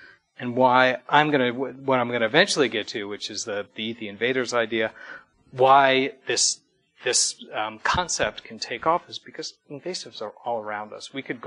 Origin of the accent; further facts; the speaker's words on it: New York, United States; now in Vermont, United States; I'm a liberal flatlander, as you said. I grew up in New York. But I've been living in Vermont for about 12 years